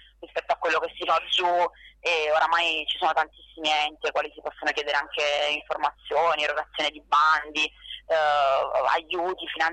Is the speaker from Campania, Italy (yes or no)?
yes; Naples, Campania, Italy; poi io sono napoletana, quindi a maggior ragione diciamo ho voluto contribuire da persona del sud